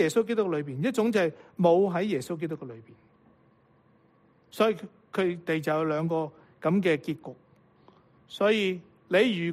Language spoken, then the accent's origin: Cantonese; Guangdong, China; 我哋广东人好中意食烧味饭嘅。